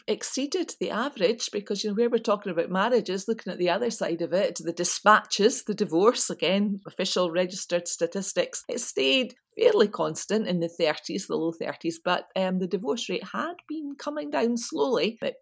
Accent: Larbert, Scotland, United Kingdom; So the Scout Hall, I grew up in Larbert, it was the Dobby Hall.

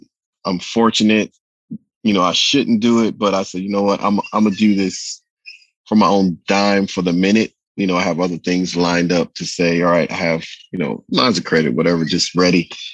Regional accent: New York, United States; now in Charlotte, United States; Like, again, I'm from New York, but I live in Charlotte. I have more support in New York City, in that area, than I do in North Carolina.

